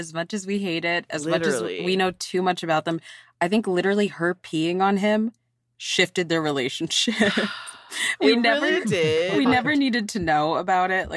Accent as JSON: {"language": "English", "region": "Virginia", "country": "United States", "tie": "born or raised there", "said": "My home state? Of course she is."}